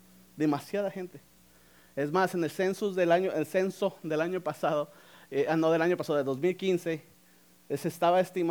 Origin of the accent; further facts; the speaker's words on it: León, Guanajuato, Mexico; now in Tijuana, Mexico; Yo personalmente no soy de Tijuana, yo soy de León, Guanajuato.